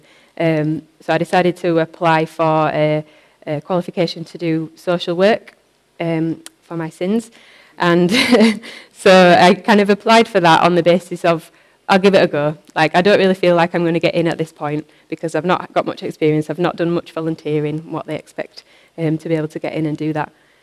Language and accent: English; Yorkshire and the Humber, United Kingdom; accent: Yorkshire; moved away as an adult; also born or lived in Preston / Shrewsbury; As you can probably tell, I'm not from Blackpool. My accent is a little bit that way in Yorkshire. And I've lived kind of across the country, really, since I was 18. I moved to Preston. And then after living in Preston, I moved to Shrewsbury